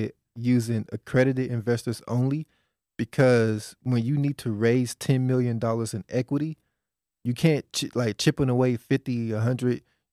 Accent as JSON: {"language": "English", "town": "Dallas", "region": "Texas", "country": "United States", "tie": "born or raised there", "said": "I grew up in Oak Cliff, man."}